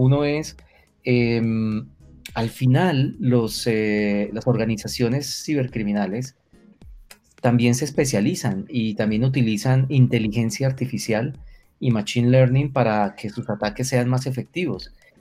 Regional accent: Colombia; nosotros como colombianos lo vivimos hace muchos años

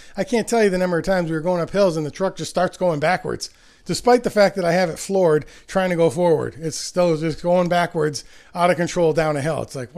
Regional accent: Williamsville, New York, United States; I'm back home. But I mean, just because I grew up in Williamsville, not Buffalo. So I don't know anybody.

